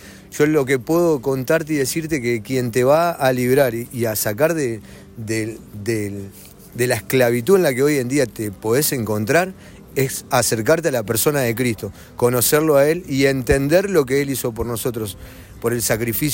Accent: Montevideo, Uruguay; now in Chuy, Uruguay; soy de Montevideo, estoy viviendo ahora en la ciudad de Chuy. Llegué en el mes de marzo, llegué al departamento, pero a la localidad de Punta del Diablo, a vivir en el centro de rehabilitación La Casa del Alfarero

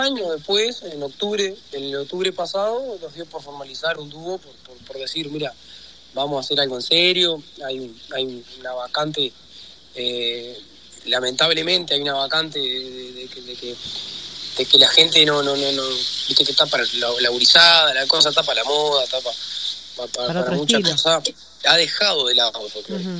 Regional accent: Rocha, Uruguay; yo soy oriundo de Rocha, y siempre son alrededores. Tengo 22 años

